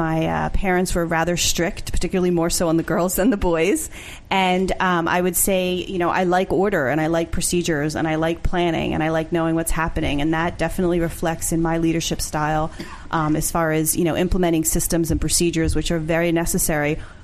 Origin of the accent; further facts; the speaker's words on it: Norristown, Pennsylvania, United States; I'm from Norristown, Pennsylvania.